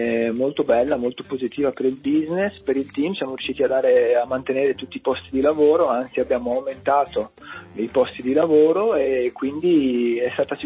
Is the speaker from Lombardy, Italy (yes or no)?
no; Veneto, Italy; now in United States; io sai, essendo veneto, radicchio di Treviso, radicchio di Castelfranco, radicchio di Chioggia